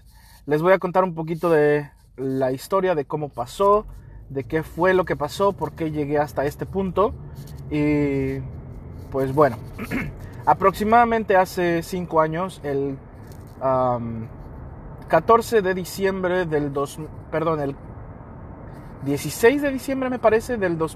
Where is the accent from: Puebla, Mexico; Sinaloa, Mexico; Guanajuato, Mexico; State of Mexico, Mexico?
Puebla, Mexico; Atlixco; also born or lived in Mexico City; Fui criado en la ciudad de Atlixco, Puebla, y también en la Ciudad de México. Así que soy orgullosamente mexicano, amo ser mexicano y amo mi cultura, mi nación, todo lo que tenga que ver con México.